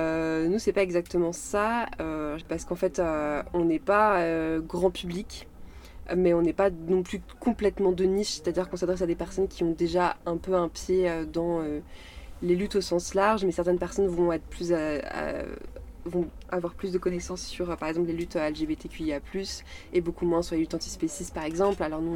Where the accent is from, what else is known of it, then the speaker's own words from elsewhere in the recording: Brittany, France; étant donné que je suis bretonne